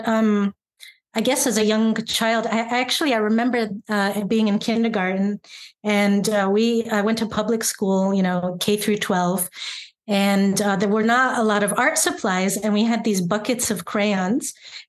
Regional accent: United States; So I'm American and Portuguese. I have two passports

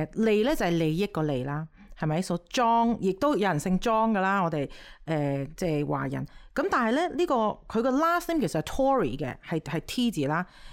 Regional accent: China; 我哋中國人個姓係要行先啊嘛

